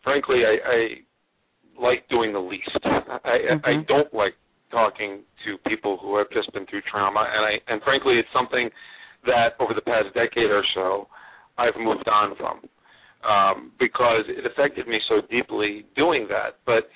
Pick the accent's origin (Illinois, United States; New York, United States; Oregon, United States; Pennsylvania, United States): New York, United States; New York City; that's another answer to that as a New Yorker, as someone who lives here.